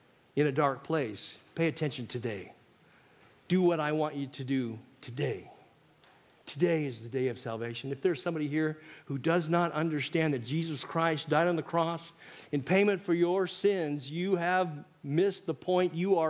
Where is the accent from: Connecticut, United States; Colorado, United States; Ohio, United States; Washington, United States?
Washington, United States; Soap Lake; growing up in Soap Lake, Washington. That's where my relatives are from.